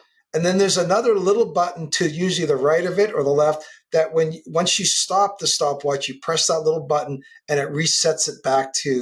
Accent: West Coast, Canada; Well, I'm a Canadian kid on the West Coast

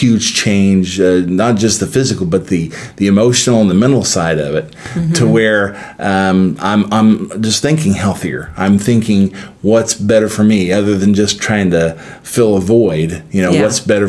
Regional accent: Greenwood, Indiana, United States; Well, actually, I'm a Southsider. I'm from Greenwood.

